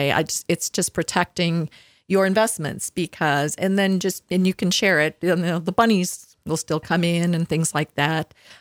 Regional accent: Midwest, United States; And I came from the Midwest where we had just this incredible

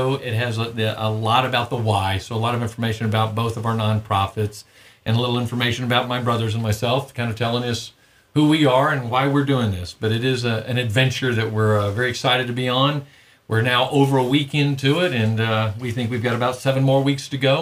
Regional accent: Austin, Texas, United States; so Raleigh's from Houston, Dennis is from Dallas, and I'm from Austin. So three brothers all grew up together, all went to Texas A&M down in Texas

